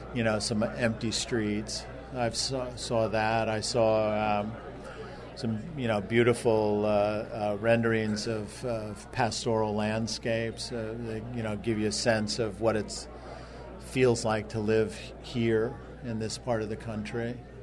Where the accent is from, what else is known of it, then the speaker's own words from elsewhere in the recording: Long Island, New York, United States; moved away as an adult; also born or lived in Phoenix / California / Chicago / Nova Scotia; I was born in New York City. I grew up until I was 18 on Long Island. But I've lived in Phoenix. I've lived in California. I've lived in Chicago. I've lived in Nova Scotia.